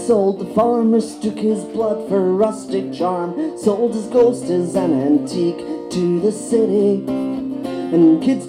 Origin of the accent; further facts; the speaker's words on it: Glasgow, Scotland, United Kingdom; I'm from Glasgow in Scotland.